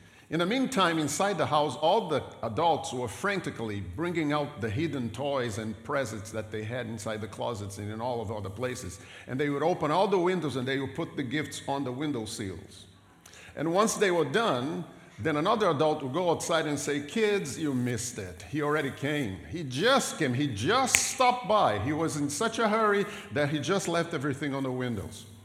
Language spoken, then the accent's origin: English; Brazil; To me, as a child growing up in Brazil, Christmas for me was all about the toys.